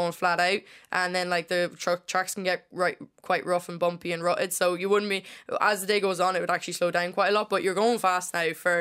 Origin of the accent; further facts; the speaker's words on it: Kilkenny, Leinster, Ireland; now in Carlow, Ireland; I'm from Kilkenny originally, living in Carlow.